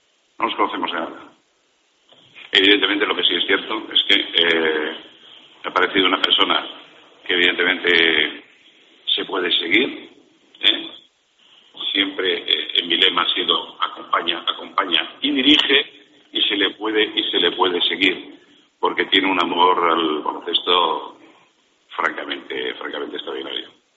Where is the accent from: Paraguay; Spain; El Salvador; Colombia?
Spain; Madrid, Community of Madrid; now in Valladolid, Spain; Yo soy de Madrid. Lo que pasa es que es posible que no viviera nunca más en Madrid. Y tengo muchas generaciones de madrileños dentro de mi familia.